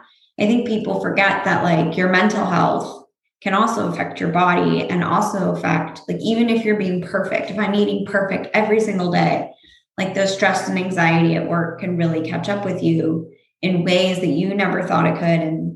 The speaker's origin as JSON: {"language": "English", "region": "California", "country": "United States", "tie": "born or raised there", "said": "Both my parents are from the Midwest. So I grew up with a very heavy meat and potatoes lifestyle, but growing up in California, it kind of evolved over time."}